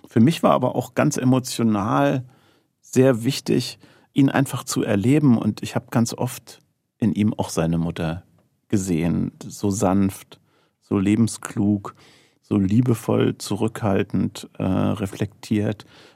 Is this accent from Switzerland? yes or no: no; East Germany, Germany; Ich bin ja in der DDR groß geworden